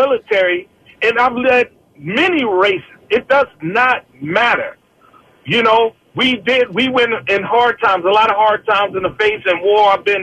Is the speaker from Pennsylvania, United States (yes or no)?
yes; Philadelphia, Pennsylvania, United States; now in Virginia, United States; I was born in Philadelphia. I live in Virginia now. Grew up in the Strawberry Mansion section.